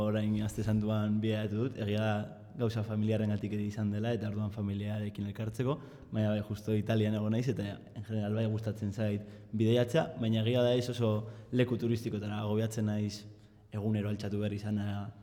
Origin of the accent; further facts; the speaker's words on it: Bilbao, Basque Country, Spain; Ni Bilbotik nator.